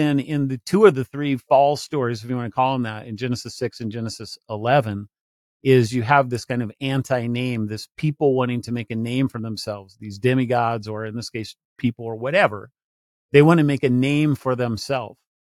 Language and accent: English; Denver, Colorado, United States; You know, I grew up in Denver, but first time I went to New York City